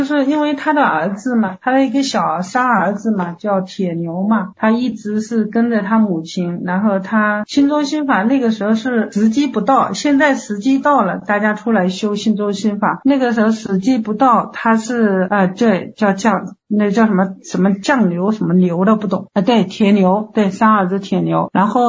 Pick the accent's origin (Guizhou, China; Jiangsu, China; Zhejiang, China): Jiangsu, China; Yancheng; 我是江苏盐城的。